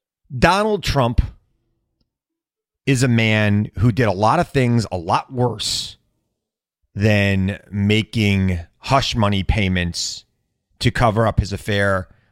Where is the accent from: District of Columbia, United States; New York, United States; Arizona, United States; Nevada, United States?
New York, United States; Long Island; I grew up on Long Island. Not quite the country.